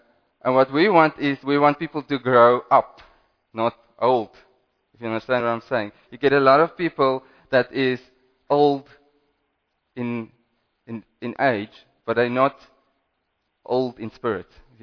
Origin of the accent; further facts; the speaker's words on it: Western Cape, South Africa; Anyway, yeah, I'm from the Cape, so... That was not really rain.